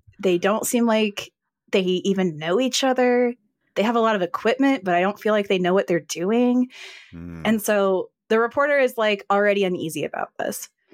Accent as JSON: {"language": "English", "region": "Colorado", "country": "United States", "tie": "born or raised there", "moved": "yes", "lives_now": "California, United States", "said": "I grew up in Colorado, but I've been out in California for 8 years."}